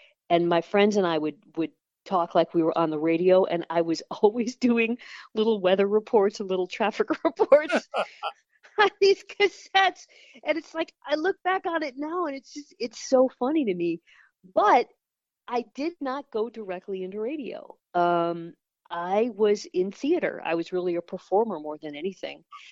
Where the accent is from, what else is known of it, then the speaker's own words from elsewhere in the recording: Toledo, Ohio, United States; I am originally from Toledo, Ohio, and the radio was just always on in our house.